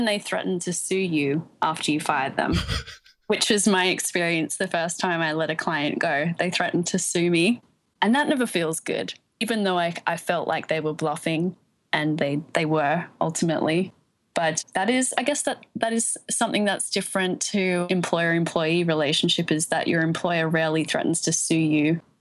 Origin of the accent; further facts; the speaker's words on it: Australia; moved away as an adult; now in New York City, United States; ended up moving from my home country of Australia to New York City to work in banking